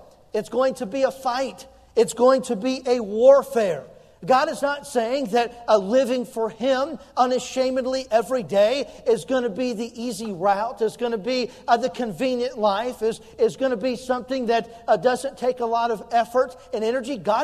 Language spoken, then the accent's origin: English; United States; I'm so thankful that I am an American, and I'm thankful for our country